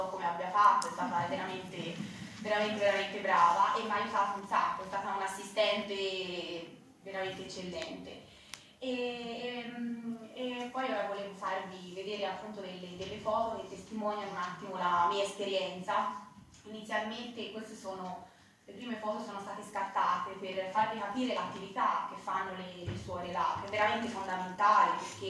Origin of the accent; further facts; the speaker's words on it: Tuscany, Italy; Io sono toscana, sto a Empoli, provincia di Firenze